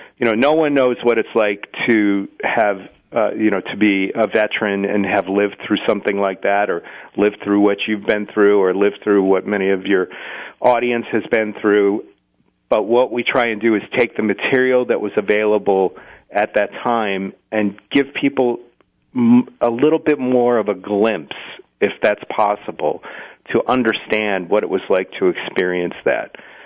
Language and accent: English; Cleveland, Ohio, United States; I'm from Cleveland, Ohio originally